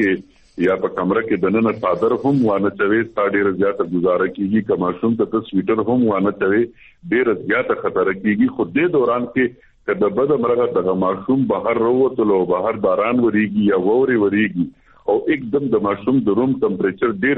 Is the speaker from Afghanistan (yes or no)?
no; Khyber Pakhtunkhwa, Pakistan; ز خپل د خیبر د قبایلی سره سره تعلق ساتم زموږ وطن د غتیرا زموږ وطن دی زور چکر تکل کلا